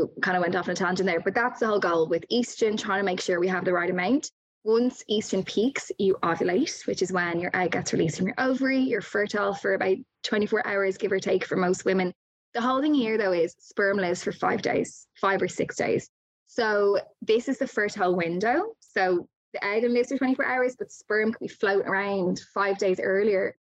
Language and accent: English; Ireland; growing up in Ireland, most people didn't have them.